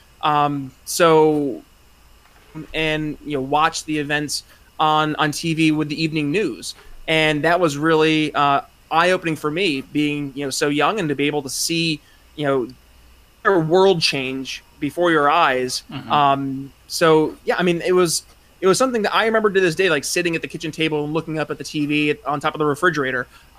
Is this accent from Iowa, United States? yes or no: no; New York, United States; Yeah, so I'm from New York. I'm from upstate New York, though.